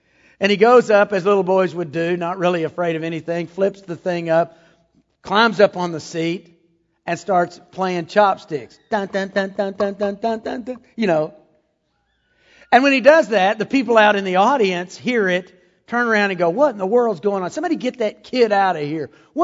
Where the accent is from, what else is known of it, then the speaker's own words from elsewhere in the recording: Texas, United States; born there; I mean, I thank you, God, I was born in Texas.